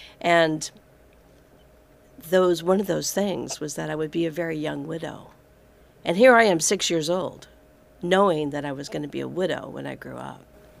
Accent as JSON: {"language": "English", "town": "Tuscaloosa", "region": "Alabama", "country": "United States", "tie": "born or raised there", "also_born_or_lived": "Georgia", "said": "but I grew up in Tuscaloosa, Alabama, and in southern Georgia during the 60s."}